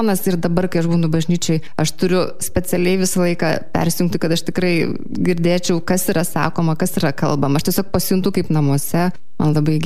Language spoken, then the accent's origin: Lithuanian; Telšiai, Telšiai County, Lithuania; also born or lived in Žemaičių Kalvarija / Skuodas / Šiluva; aš gimiau Žemaičių Kalvarijoje, paskui mes gyvenam Telšiuose, Skuode, po to vėl grįžom į Telšius, tada Šiluva